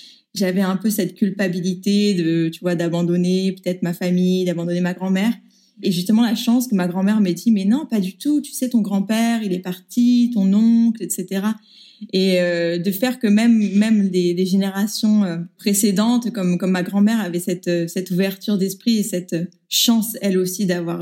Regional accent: Paris, Île-de-France, France; Alors j'ai 28 ans, je viens de Paris. Je suis née et j'ai été élevée dans le 15e arrondissement de Paris.

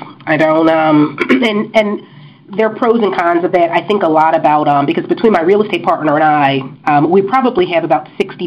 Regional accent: Philadelphia, Pennsylvania, United States; And I grew up in Philly. I know Philly.

